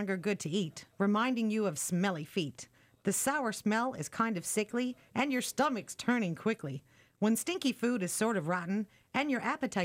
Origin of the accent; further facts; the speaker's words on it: Newfoundland and Labrador, Canada; Tickles visits all the places in Newfoundland that have interesting names, they, of course, have to stop in my hometown, and they visit my parents.